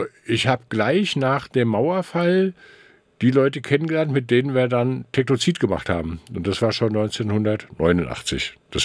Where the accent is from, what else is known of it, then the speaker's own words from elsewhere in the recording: Rhineland-Palatinate, Germany; Ich komme aus Rheinland-Pfalz, aber ich habe zu der Zeit dann Zivildienst in Wiesbaden gemacht.